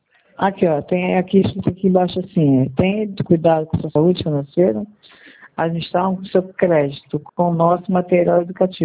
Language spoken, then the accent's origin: Portuguese; Rio de Janeiro, Brazil; sou do Rio.